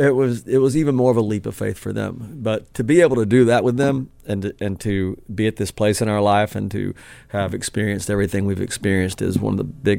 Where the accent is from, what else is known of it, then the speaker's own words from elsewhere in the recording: Knoxville, Tennessee, United States; I've got four guys that I grew up with in Knoxville and in Union County, Tennessee.